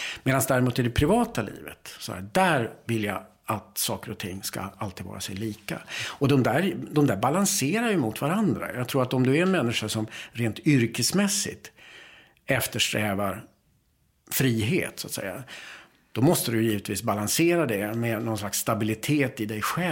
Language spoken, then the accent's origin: Swedish; Boden, Norrbotten County, Sweden; när jag växte upp där i Boden, eller rätt sagt man gick på gymnasiet och sånt där